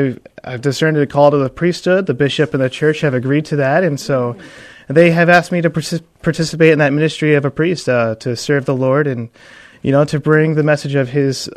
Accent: Caledonia, Michigan, United States; Well, as you said … I grew up in Caledonia, Michigan, so I'm from the area.

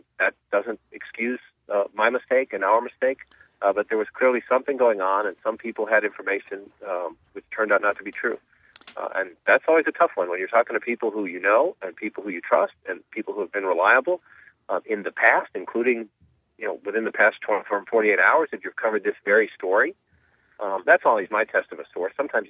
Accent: Boston, Massachusetts, United States; I grew up in Dorchester. I got a son at Boston College. All of my siblings are spread out around the Boston area. So it's personal because it's home.

